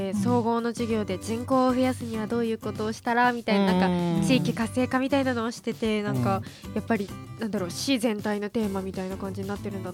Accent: Hiroshima, Japan; その生まれてから広島に住んでたら当たり前と思って過ごしてきてるけど

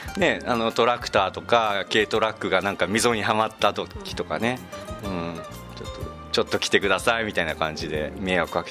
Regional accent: Hiroshima, Japan; なんか結構広島市内で生まれ育ったんで全然こっちの寒さに慣れてなかったんでびっくりしたんですけど

